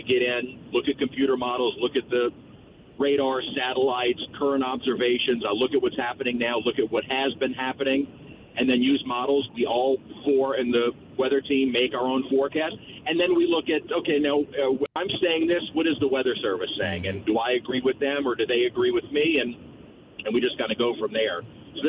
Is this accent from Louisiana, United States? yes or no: yes; New Orleans, Louisiana, United States; I was from New Orleans and from the area to where I'm kind of accustomed to how our weather works